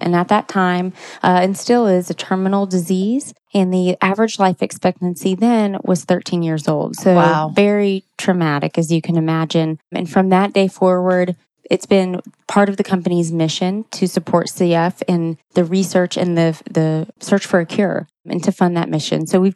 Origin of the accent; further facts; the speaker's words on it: Atlanta, Georgia, United States; I grew up in Atlanta here, born and raised. I ended up going to Clemson for college